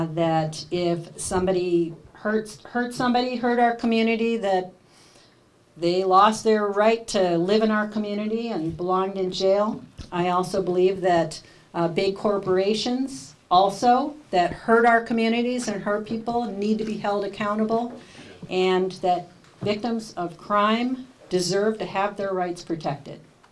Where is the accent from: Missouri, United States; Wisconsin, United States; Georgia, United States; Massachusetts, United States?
Wisconsin, United States; Chippewa Falls; As Ryan said, I grew up in Chippewa Falls. It was a great place to grow up.